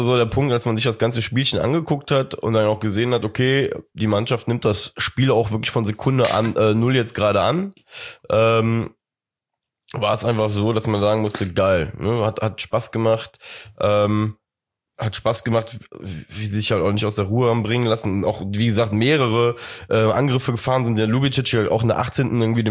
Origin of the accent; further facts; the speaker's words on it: Cologne, North Rhine-Westphalia, Germany; als Kölner, hat man dann natürlich immer so ein bisschen die Hoffnung